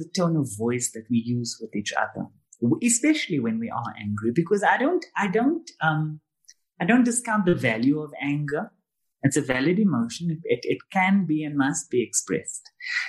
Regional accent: Cape Town, Western Cape, South Africa; Of course, I haven't been back to my hometown, and when I say hometown, not the larger Cape Town, but like my particular community in, gosh, probably maybe 10 years.

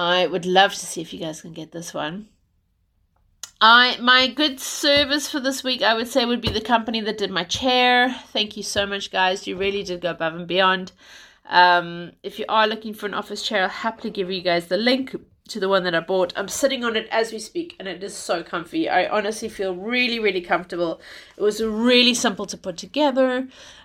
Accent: South Africa; being South African and growing up in South Africa.

